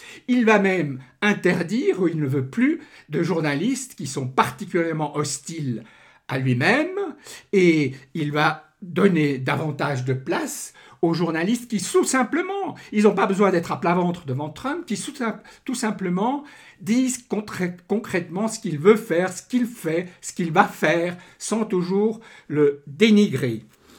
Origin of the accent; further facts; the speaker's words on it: Switzerland; chez nous en Suisse.